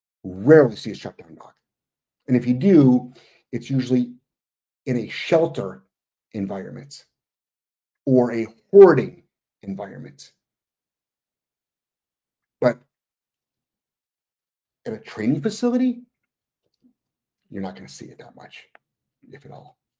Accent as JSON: {"language": "English", "region": "Ohio", "country": "United States", "said": "Yeah, I'm originally from Ohio. I'm 57."}